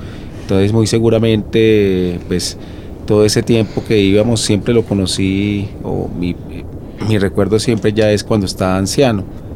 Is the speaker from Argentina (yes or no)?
no; Huila, Colombia; Ellos eran del o somos del Huila